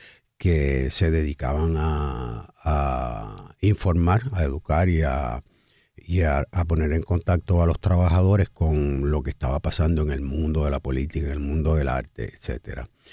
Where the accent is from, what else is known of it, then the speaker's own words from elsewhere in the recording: Puerto Rico; se desarrolla un tipo de teatro donde ya nuestro perfil como puertorriqueños está más presente como una nación